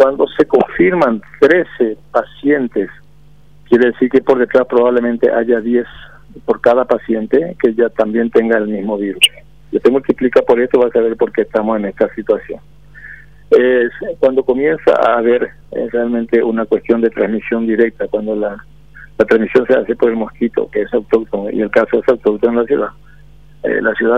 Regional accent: Paraguay; como paraguayo y como ciudadano que queremos el país.

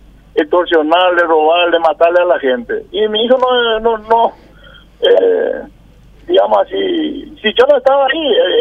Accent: Ciudad del Este, Alto Paraná, Paraguay; yo soy parte de Ciudad del Este, pero me siento muy, muy solo acá.

